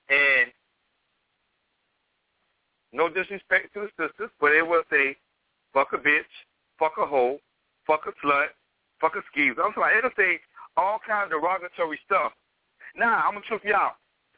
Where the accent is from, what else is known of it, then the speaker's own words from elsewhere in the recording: Atlanta, Georgia, United States; Matter of fact, I'm from Atlanta.